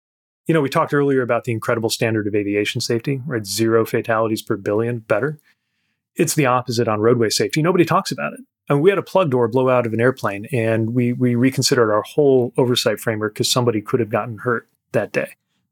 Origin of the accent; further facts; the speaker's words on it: Indiana, United States; I grew up in Northern Indiana, a lot of auto industry supply chain companies there.